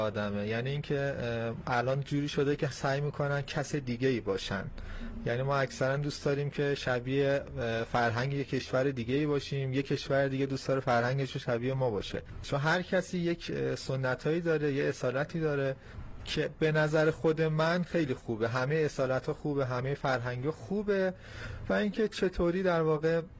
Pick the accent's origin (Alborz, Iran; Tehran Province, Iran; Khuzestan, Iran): Alborz, Iran; Karaj; also born or lived in Zanjan; محل تولدم زنجانه، ولی خب بزرگ شده کرجم و یه سالت هم برمیگم به زنجان.